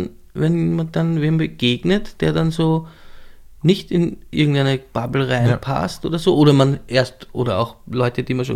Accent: Lower Austria, Austria; also born or lived in Vienna; Ich bin in Wien geboren und aber relativ früh ins Machfeld verzogen worden und dann ins Weinviertel weiter raus, alles mit dem Zug nach Wien erreichbar, also so im südlichen Weinviertel bin ich aufgewachsen.

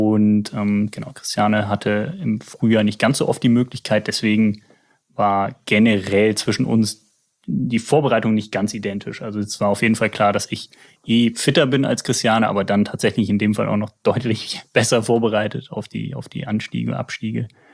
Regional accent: Eifel, Germany; Ich komme ja aus der Eifel und genau, wir besuchen auch gerne mal meine Eltern.

